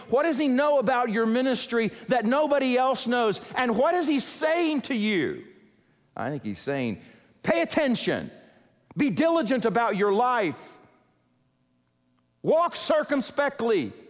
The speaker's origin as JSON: {"language": "English", "region": "Texas", "country": "United States", "said": "Now, if you hang out with people from Georgia, and I'm from Texas, but you hang out from people with Georgia, you learn all kinds of things."}